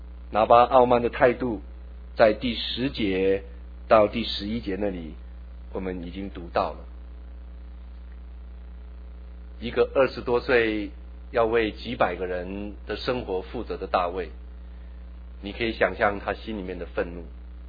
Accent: China; 明明是我们中国人做的，但是我们英文讲得不大好

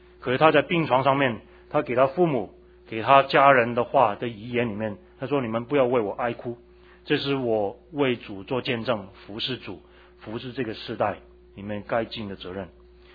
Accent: Hong Kong; 我从小在香港长大，我知道香港是一个工商业的社会，一切都是向前看，一切都是看利益为重的

